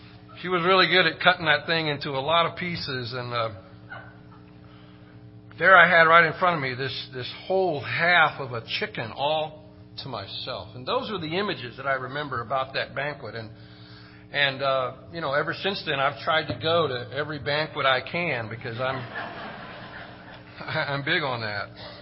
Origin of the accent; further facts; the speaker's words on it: Longview, Texas, United States; And I grew up in Longview, Texas, so he was a coach for the Longview Lobos, which I'm sure you've all heard of them.